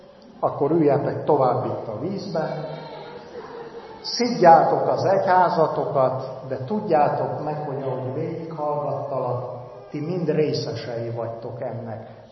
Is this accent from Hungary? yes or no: no; Romania; ne haragudjanak meg, Romániából vagyok